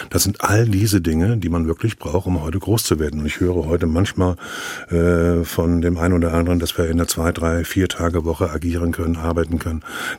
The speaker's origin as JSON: {"language": "German", "town": "Frankenberg", "country": "Germany", "tie": "born or raised there", "said": "aufgewachsen, zur Schule gegangen, habe meine Ausbildung dort gemacht, habe noch ein riesengroßes Netzwerk, ganz viele Freunde dort. Und es ist meine Heimat, es bleibt meine Heimat und ich bin auch gerne in Frankenberg."}